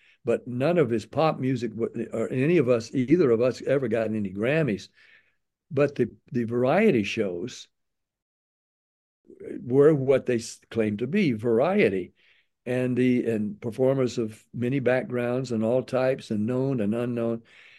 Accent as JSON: {"language": "English", "town": "Nashville", "region": "Tennessee", "country": "United States", "tie": "born or raised there", "said": "And I grew up in Nashville. I knew what it was all about."}